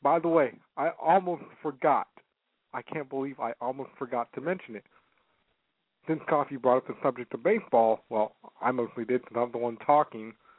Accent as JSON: {"language": "English", "town": "San Jose", "region": "California", "country": "United States", "tie": "born or raised there", "said": "So the mayor of my hometown in San Jose, California, is trying to overturn what they already did in baseball court"}